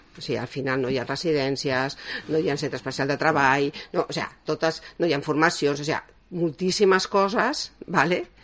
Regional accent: Gavà, Catalonia, Spain; nosaltres venim aquí, som de Gavà

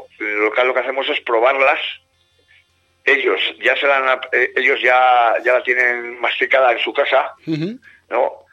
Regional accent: Estella, Navarre, Spain; con gente de aquí, de mi pueblo, ¿no? Que yo vivo en Lizarra, en Estella Lizarra, que es una ciudad que tiene 12.000 habitantes, que está a media hora de Pamplona

